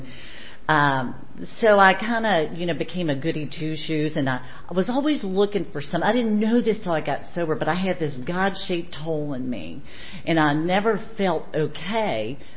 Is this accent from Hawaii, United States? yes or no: no; Owensboro, Kentucky, United States; accent: twang; moved away as an adult; This isn't a Richmond accent. I grew up in Owensboro, Kentucky. And the youngest of three gals.